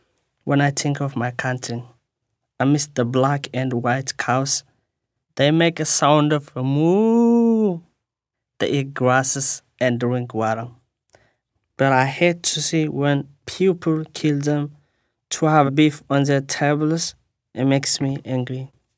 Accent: Ethiopia; I am from Ethiopia, and my poem is called When I Think of My Country.

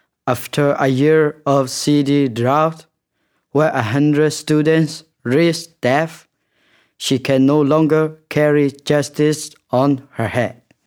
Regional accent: Myanmar; I'm from Burma.

